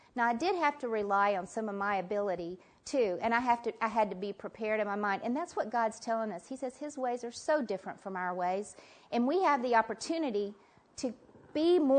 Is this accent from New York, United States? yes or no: no; Dallas, Texas, United States; now in Broken Arrow, United States; I live in Broken Arrow, Oklahoma, which is just outside of Tulsa. I'm born and raised in Dallas, Texas, and my sister lives in Abilene, Texas.